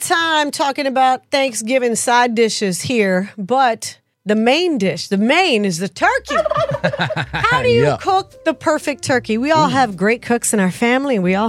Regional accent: Southern US, United States; I'm from the South, and the skin is so delicious.

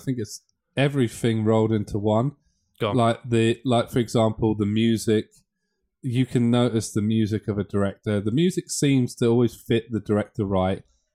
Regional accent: United Kingdom; we're British

